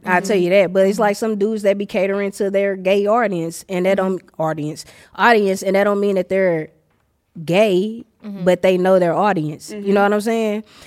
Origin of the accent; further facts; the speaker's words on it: the South, United States; because, like, I'm really, we're from the South